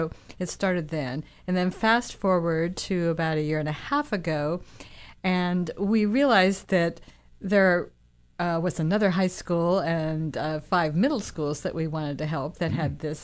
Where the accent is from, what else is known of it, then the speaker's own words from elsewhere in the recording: Salem, United States; Well, I grew up in Salem. I'm a product of this school district.